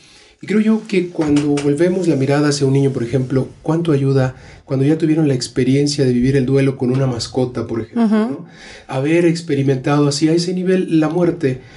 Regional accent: Mexico; como cristianos mexicanos, sí tenemos esta concepción de la muerte de fiesta

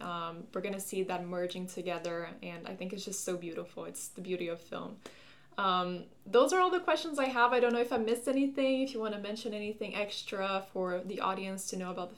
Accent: Brazil; I'm originally from Brazil, and there's a documentary I want to do there.

